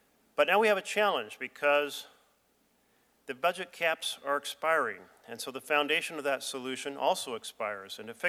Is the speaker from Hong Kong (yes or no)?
no; Oregon, United States; Forests are integral to the identity of my home state of Oregon.